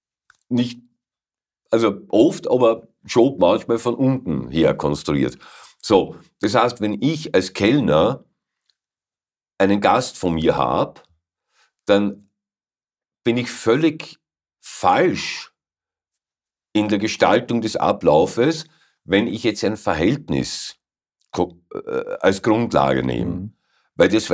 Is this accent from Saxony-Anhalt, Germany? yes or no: no; Cologne, North Rhine-Westphalia, Germany; also als Kölner findest du, wenn du nicht hufkrank bist, findest du Haken.